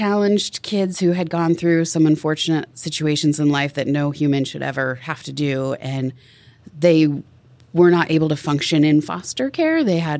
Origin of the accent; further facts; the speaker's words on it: Tacoma, Washington, United States; I grew up in Tacoma, Washington.